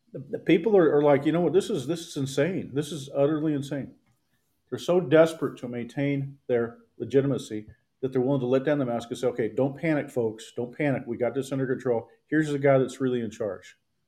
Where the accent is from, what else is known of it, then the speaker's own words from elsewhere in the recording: Seattle, Washington, United States; born there; I was born in Seattle. Got my undergraduate degree at the University of Washington in Seattle. Very familiar with Seattle.